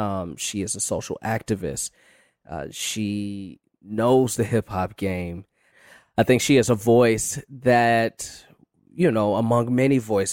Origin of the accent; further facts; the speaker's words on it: Chicago, Illinois, United States; moved away as an adult; now in Los Angeles, United States; I'm from Chicago, and I moved out here to LA about 8 years ago